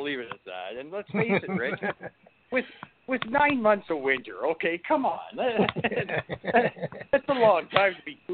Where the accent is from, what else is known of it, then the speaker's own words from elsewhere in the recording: Canada; But the problem as a Canadian is when we go across the border into the United States